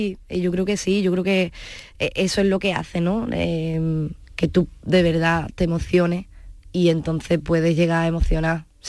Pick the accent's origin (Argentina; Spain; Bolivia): Spain; Punta Umbría, Andalusia; en este disco en concreto tiene más peso mi tierra, Punta Umbría.